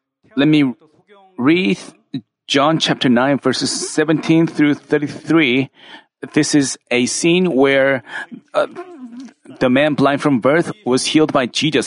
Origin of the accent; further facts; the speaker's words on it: Russia; Has any one of you been to Russia? But because I came from Russia, let me briefly introduce what country Russia is.